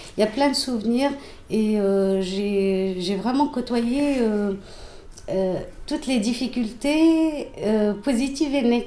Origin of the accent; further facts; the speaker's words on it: Hautepierre, Grand Est, France; born or raised there